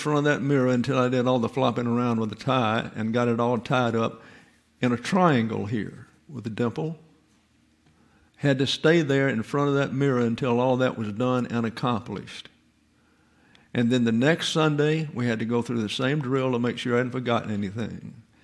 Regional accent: Troy, Alabama, United States; We were in Troy, Alabama, which is my hometown.

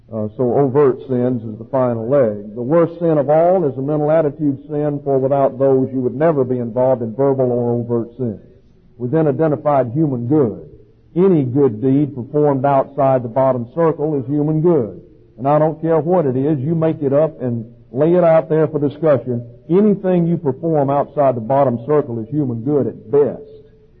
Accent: Alabama, United States; And I'm originally from Alabama.

